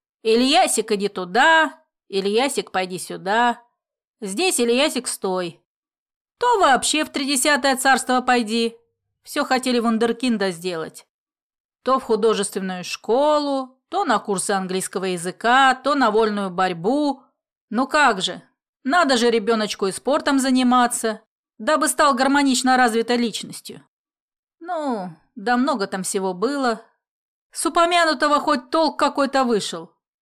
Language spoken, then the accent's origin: Russian; Elista, Kalmykia, Russia; born there; Родился я в Элисте и довольно давно. Элиста – это которая в Волгоградской области, уточняю для тех, у кого плохо с географией.